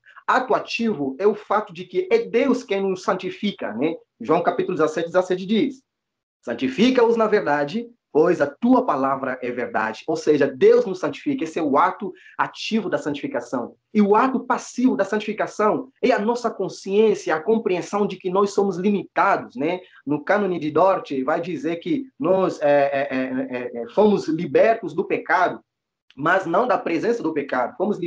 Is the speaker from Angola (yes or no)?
yes; Angola; now in São Paulo, Brazil; quando eu vim de Angola para cá, eu me assustei com a velocidade das coisas aqui no Brasil, especialmente em São Paulo